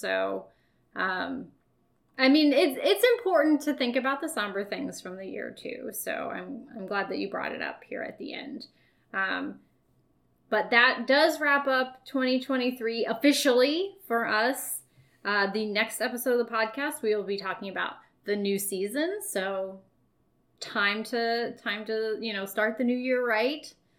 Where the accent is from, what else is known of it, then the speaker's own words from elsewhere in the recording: United States; And also, as an American fan, trying to affect change in another country is also even more removed.